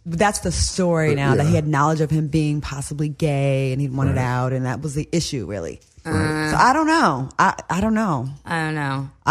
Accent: Rhode Island, United States; Yeah, I'm from Rhode Island.

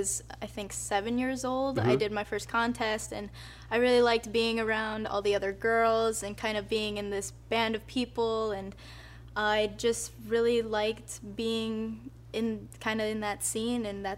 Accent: California, United States; I'm from Southern California, mm-hmm. and I started riding at Big Bear Mountain.

